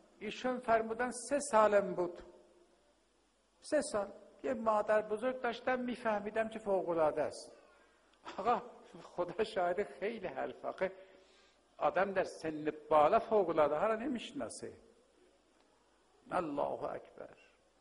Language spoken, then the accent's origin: Persian; Tehran, Tehran Province, Iran; born or raised there